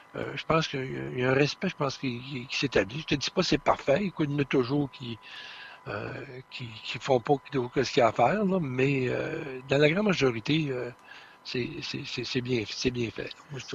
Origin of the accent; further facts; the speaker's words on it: Quebec, Canada; on est tous des Québécois